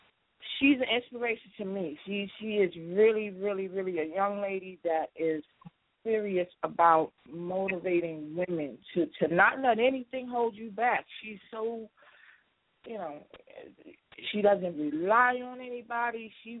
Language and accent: English; Bronx, New York, United States; I grew up in the Bronx, and so when I think about where I came from and where my child is, it's unbelievable because you don't hear about a lot of people leaving the Bronx